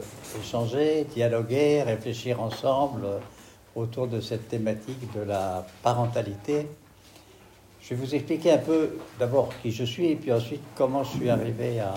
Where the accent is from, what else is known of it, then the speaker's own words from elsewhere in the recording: Paris, Île-de-France, France; J'ai fait toute ma formation à Paris, hein, je suis parisien d'origine, donc dans les hôpitaux de la science publique parisienne. Et puis je suis parti en province, d'abord à Brest